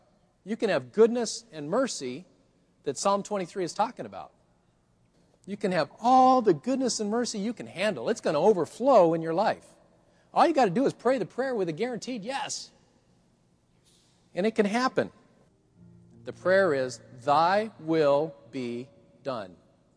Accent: Colorado, United States; I grew up in Colorado. I went to a high school called Bear Creek High School. And our chief rival was Columbine High School.

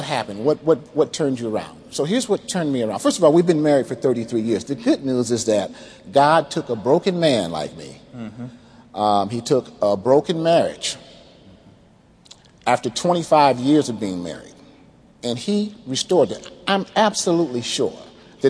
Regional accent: Detroit, Michigan, United States; I was age 8 years old, growing up in Detroit.

